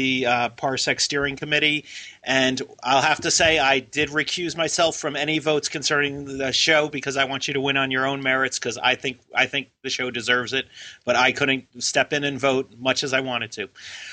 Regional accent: Jacksonville, Florida, United States; from Jacksonville.

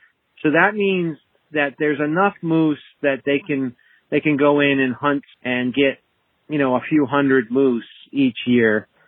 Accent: New Hampshire, United States; See, I'm from New Hampshire, so, you know, we have autumn where the trees turn color and whatnot.

